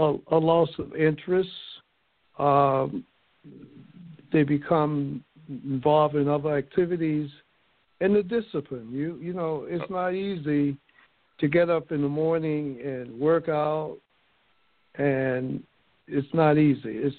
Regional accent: Georgia, United States; growing up in Georgia, working on the farm, getting up early in the morning and picking watermelons and so on

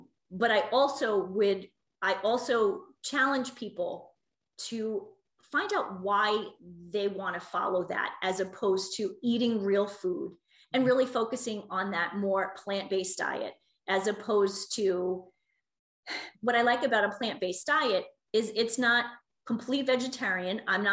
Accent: New York, United States; I'm from New York originally. I'm a pizza snob.

